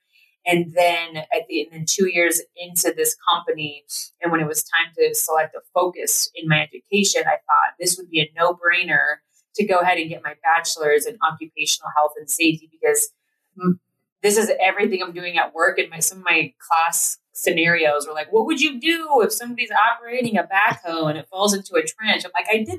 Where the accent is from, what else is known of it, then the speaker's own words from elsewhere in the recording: Platteville, Colorado, United States; And we grew up in Platteville, Colorado.